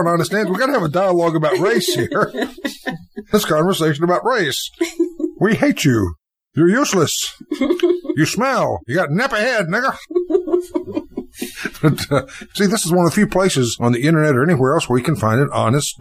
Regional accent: United States; born there; I'm a Native American. I was born here in America.

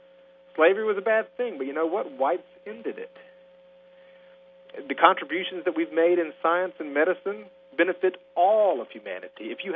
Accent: Tennessee, United States; being a Southerner, and more specifically, being a Tennessean, born and raised here.

